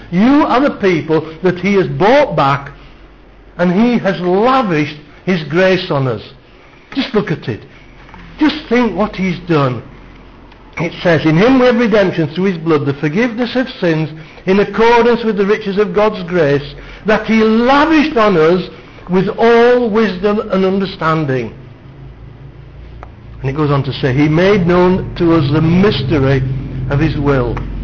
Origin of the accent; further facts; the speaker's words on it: United Kingdom; You know, at some point we're going to have to stop being British.